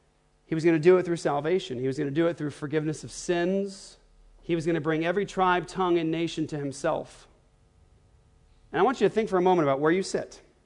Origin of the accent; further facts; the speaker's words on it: Tempe, Arizona, United States; I'm a Christian from Tempe, Arizona, a long way away from you.